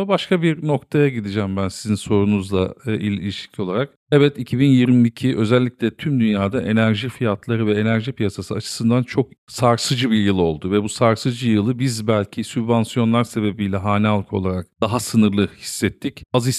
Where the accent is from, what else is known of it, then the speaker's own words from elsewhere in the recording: Denizli, Turkey; Ben Denizli'yim aslen. Gerçi her ne kadar orada çok az bir yıl süre orada geçirmiş olsam da.